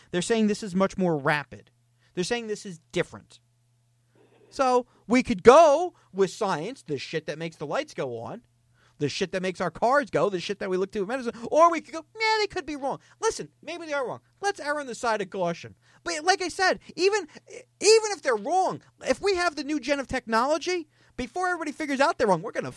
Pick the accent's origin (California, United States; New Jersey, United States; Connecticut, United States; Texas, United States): New Jersey, United States; Bergenfield; Well, my hometown was Bergenfield, New Jersey. And so in 1974, the year I was born